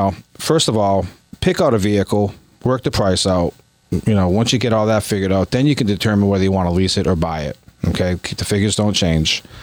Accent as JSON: {"language": "English", "region": "Florida", "country": "United States", "said": "And we came up here. We made a decision. We're from Florida."}